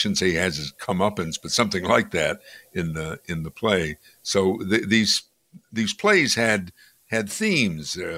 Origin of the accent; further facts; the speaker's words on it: Amsterdam, North Holland, Netherlands; I grew up in Amsterdam